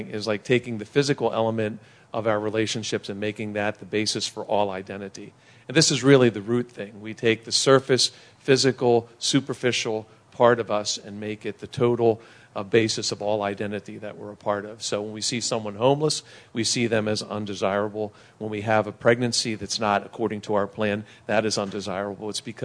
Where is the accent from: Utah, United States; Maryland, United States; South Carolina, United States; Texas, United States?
Maryland, United States; Baltimore; We grew up in Baltimore City. We grew up with the racial tensions that was in Baltimore City.